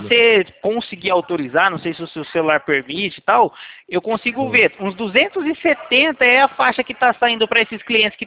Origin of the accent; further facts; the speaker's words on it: Leme, São Paulo, Brazil; eu sou daqui da cidade de Leme, interior de São Paulo.